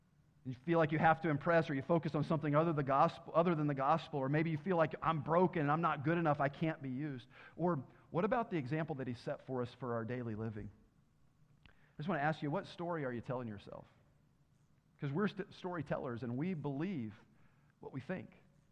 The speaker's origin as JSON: {"language": "English", "region": "Tennessee", "country": "United States", "said": "I'm from Tennessee. That's probably where it came from. The education system wasn't very good down there."}